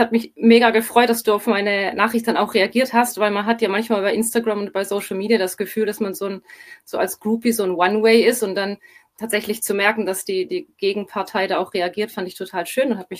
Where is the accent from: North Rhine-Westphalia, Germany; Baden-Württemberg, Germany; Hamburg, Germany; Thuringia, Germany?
Baden-Württemberg, Germany; Stuttgart; ich komme aus Stuttgart, bin knapp 42 Jahre alt